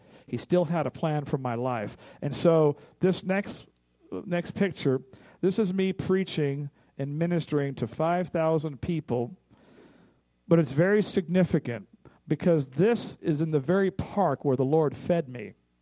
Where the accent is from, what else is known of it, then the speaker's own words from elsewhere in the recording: Compton, California, United States; I'm half Irish. I'm half Mexican, but I grew up in Compton. I'm more black than I am anything.